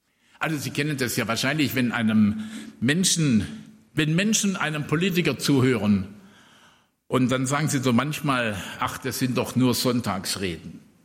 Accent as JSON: {"language": "German", "town": "Stuttgart", "region": "Baden-Württemberg", "country": "Germany", "said": "also vor allem für mich als Stuttgarter, ja, weil wir hatten da keinen Stall."}